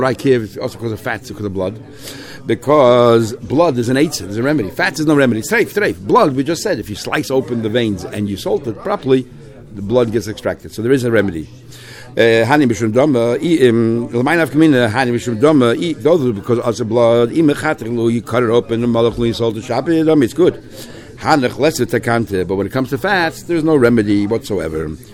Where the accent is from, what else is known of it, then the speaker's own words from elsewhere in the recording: United States; When I was growing up in America, the livers, everybody had to grill it at home.